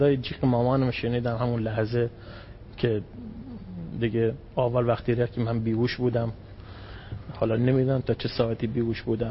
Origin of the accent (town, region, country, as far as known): Bam, Kerman, Iran; now in Kerman, Iran